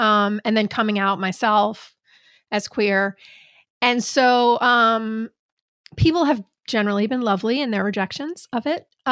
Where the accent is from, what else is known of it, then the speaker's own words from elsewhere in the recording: New York, United States; I grew up in New York